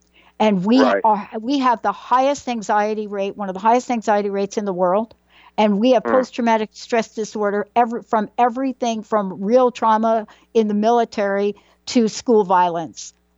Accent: New York City, New York, United States; Well, I grew up in the Bronx.

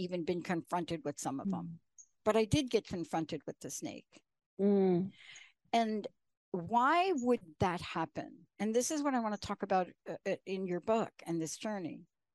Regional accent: New York, United States; also born or lived in New Jersey; You know, growing up in New York, you know, you don't have a lot of snake activity going out there. But I also lived in New Jersey

